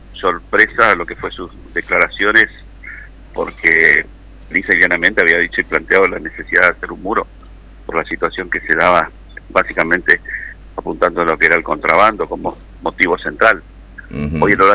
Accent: Santo Tomé, Corrientes, Argentina; quienes somos de frontera, y yo que soy oriundo de Santo Tomé, sé que esos temas son siempre cíclicos

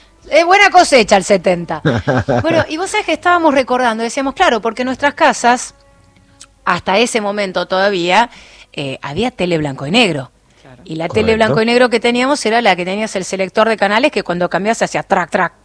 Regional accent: Martínez, Buenos Aires Province, Argentina; Sí, bueno, yo soy de Martínez

